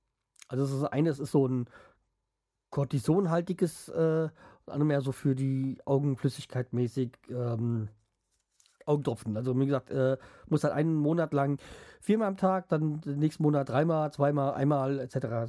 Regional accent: Hanau, Hesse, Germany; Also, ich komme ja hier aus Apfelweinstadt, also Hanau, also beziehungsweise die Altstadt in Steinheim, ist ein Stadtteil von Hanau.

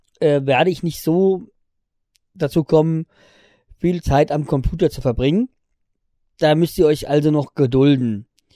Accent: Hanau, Hesse, Germany; da ich aus Hanau komme und in Hanau-Steinheim das Bundes-Appleboy-Fest ist, wächst man ja schon quasi damit auf.

